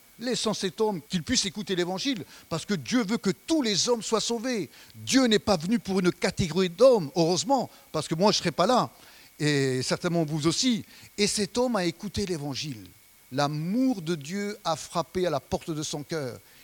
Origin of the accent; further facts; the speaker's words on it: France; On vit, surtout chez nous en France, voilà, les gens sont déçus